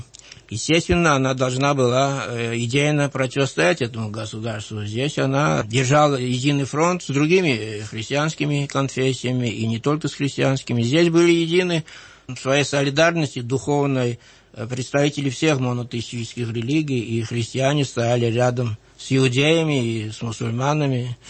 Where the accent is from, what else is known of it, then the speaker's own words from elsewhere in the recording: Tbilisi, Georgia; moved away as an adult; я родился в Тбилиси после войны, в 1947 году, окончил там университет.